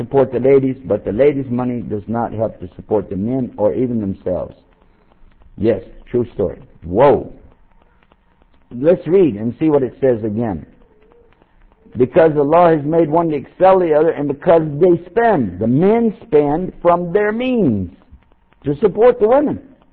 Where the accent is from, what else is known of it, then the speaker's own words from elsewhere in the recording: Texas, United States; because, you know, I'm from Texas. We can't help it. Built in excuse.